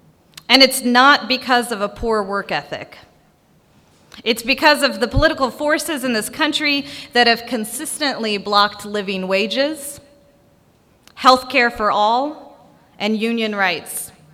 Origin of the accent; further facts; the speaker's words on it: Indiana, United States; now in Tennessee, United States; I'm originally from Indiana, but I've been living and serving here in Tennessee for over 2 years now.